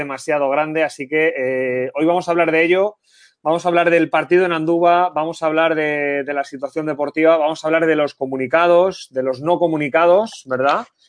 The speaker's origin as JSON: {"language": "Spanish", "town": "Madrid", "region": "Community of Madrid", "country": "Spain", "said": "los de Vallecas somos de cualquier parte del mundo, pero siempre somos de Vallecas."}